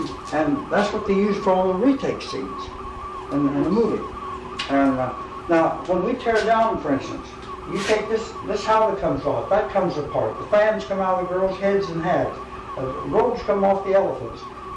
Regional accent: Oklahoma, United States; No, I was born out in Panhandle.

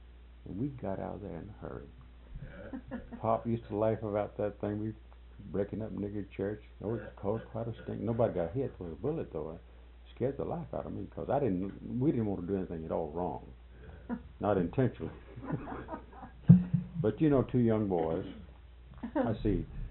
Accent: Florida, United States; born or raised there

